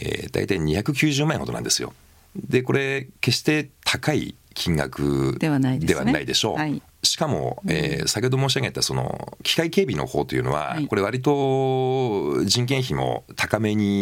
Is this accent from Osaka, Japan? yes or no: no; Toyama, Japan; 私、はい、今生まれも育ちも富山なもんですから